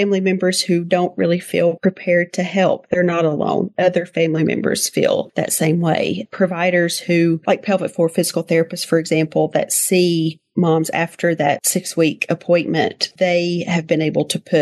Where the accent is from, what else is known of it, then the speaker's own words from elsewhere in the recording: Virginia, United States; now in Texas, United States; So I had actually been contacted by an organization in Virginia, which is my home state. I live in Texas.